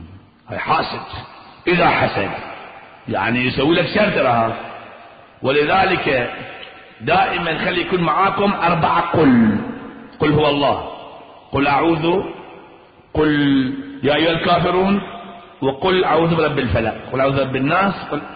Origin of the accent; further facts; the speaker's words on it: Bahrain; ناس عندنا في البحرين في أماكن ثانية عجايز كبار صغار